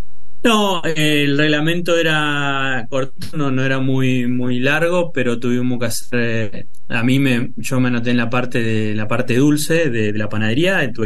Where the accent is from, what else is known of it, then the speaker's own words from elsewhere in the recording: Puerto Tirol, Chaco, Argentina; yo vengo del Chaco, una provincia del interior del país, Puerto Tirol más específicamente